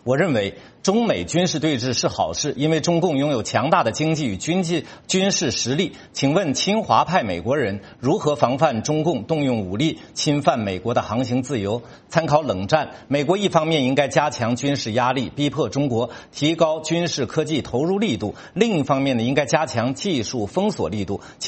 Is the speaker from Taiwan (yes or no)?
yes; Taiwan; 而以目前美中台的形势来看，我们台湾人有悲观的理由。